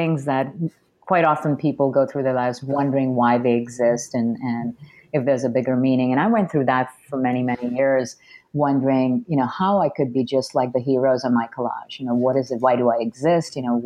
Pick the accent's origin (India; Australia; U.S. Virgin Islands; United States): India; when I was a little girl growing up in India. I was raised in an environment that was very traditional and conservative